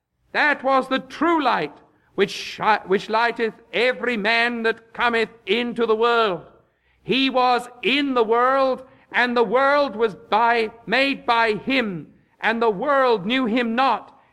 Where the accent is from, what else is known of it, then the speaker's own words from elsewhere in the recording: England, United Kingdom; moved away; I know I tread on dangerous ground being an Englishman, but I fear nothing. I live here.